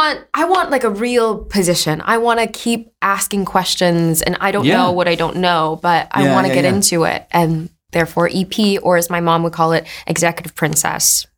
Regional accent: Hawaii, United States; At the end of the day, I am from 808. I am born and raised in Hawaii.

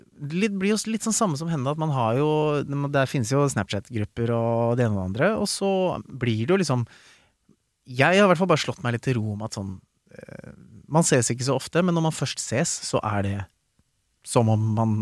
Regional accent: Skien, Telemark, Norway; moved away as an adult; Jeg kom jo egentlig fra Skien, så på en måte vi flyttet jo inn hit, en gjeng, for å studere, og alle andre flyttet hjem, unntatt meg.

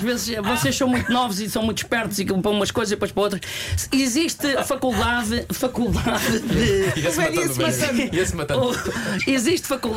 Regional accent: Santarém, Portugal; now in Rio Tinto, Portugal; Não sou de Rio Tinto, sou de Santarém, mas pronto, a minha mulher é de Rio Tinto. E sou ali da zona de Rio Tinto.

